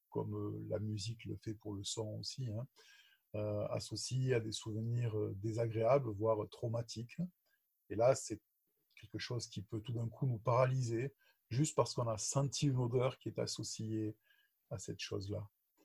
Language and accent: French; Romania; ça fait maintenant longtemps que je suis parti de Roumanie